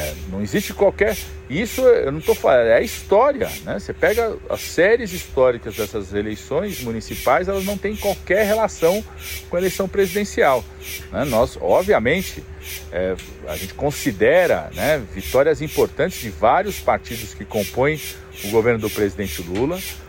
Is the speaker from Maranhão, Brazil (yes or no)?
no; São Paulo, Brazil; algo que eu, como paulista, nunca vi acontecer na história democrática de São Paulo.